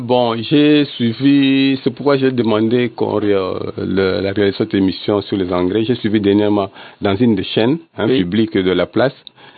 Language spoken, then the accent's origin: French; DR Congo; ici sur place, chez nous, en RDC.